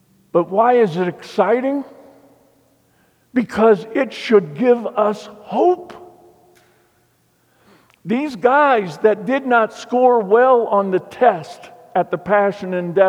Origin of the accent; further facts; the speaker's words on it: Missouri, United States; I grew up in Missouri, the Show Me State.